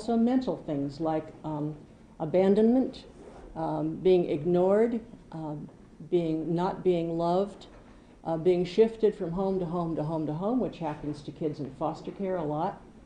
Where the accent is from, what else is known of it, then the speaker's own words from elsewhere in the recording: Fairbanks, Alaska, United States; Thank you. … from Fairbanks.